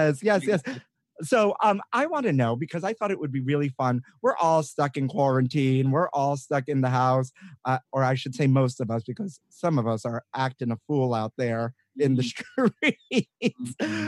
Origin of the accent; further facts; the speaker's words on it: Brooklyn, New York, United States; Can you tell I'm from Brooklyn?